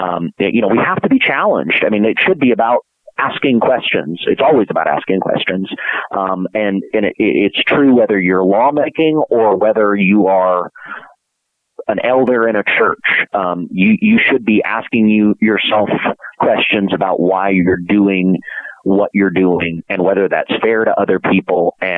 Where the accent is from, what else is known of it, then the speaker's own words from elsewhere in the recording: Lubbock, Texas, United States; I grew up in Lubbock, Texas, which is the kind of sort of Christian conservative I think you were describing.